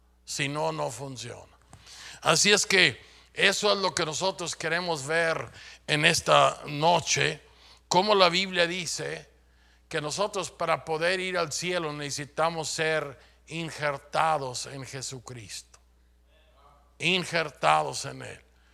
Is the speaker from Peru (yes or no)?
no; Chihuahua, Mexico; mi esposa y yo venimos del estado de Chihuahua en México